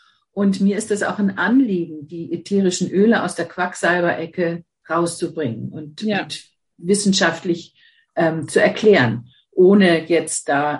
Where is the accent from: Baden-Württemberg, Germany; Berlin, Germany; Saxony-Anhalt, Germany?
Baden-Württemberg, Germany; Mannheim; born there; also born or lived in Jesteburg; Geboren bin ich in Mannheim, aber ich fühle mich hier im Norden einfach zu Hause.